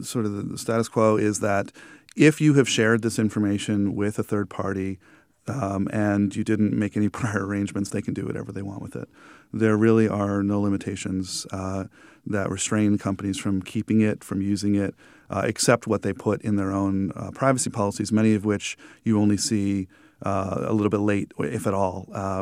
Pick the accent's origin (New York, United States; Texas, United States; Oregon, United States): New York, United States; but I grew up in New York and I only went to Times Square on occasion because I didn't like the intensity of the place.